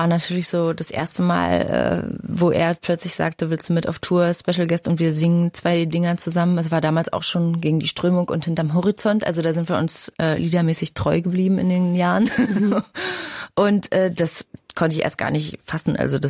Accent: Pankow, Berlin, Germany; weil ich bin ja aus Pankow

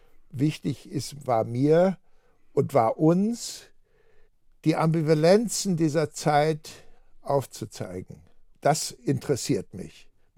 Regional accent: Munich, Bavaria, Germany; also ich bin ja in München aufgewachsen

